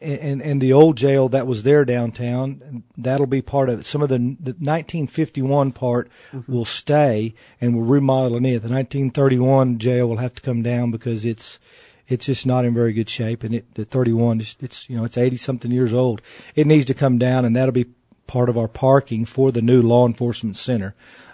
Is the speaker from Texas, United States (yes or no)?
yes; Texas, United States; Born and raised in Lubbock County, lived here 52 years. Love the people here.